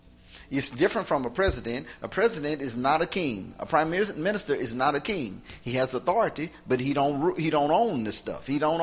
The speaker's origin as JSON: {"language": "English", "country": "United States", "tie": "born or raised there", "said": "growing up in the United States, we didn't grow up under a kingdom."}